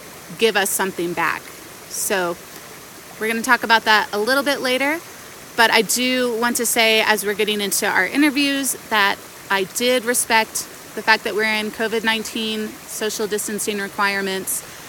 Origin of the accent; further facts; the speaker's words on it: Texas, United States; I grew up in Texas, so I didn't necessarily have the river in my backyard